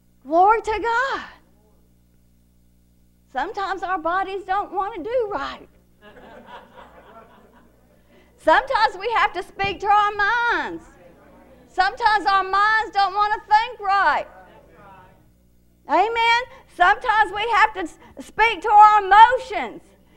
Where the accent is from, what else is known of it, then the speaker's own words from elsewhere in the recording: Columbus, Georgia, United States; now in Phenix City, United States; I was born and raised in Columbus. But I've been in Phoenix City so long that I haven't driven much in Columbus.